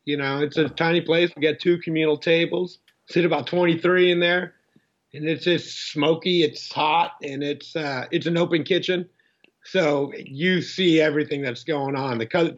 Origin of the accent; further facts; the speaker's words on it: Florida, United States; You know, I started in Florida. I grew up in Florida